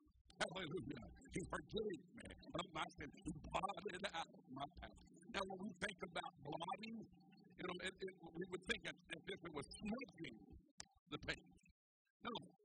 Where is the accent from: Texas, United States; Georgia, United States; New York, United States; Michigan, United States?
Georgia, United States; born there; now in Tulsa, United States; You know, I was born way down in Georgia.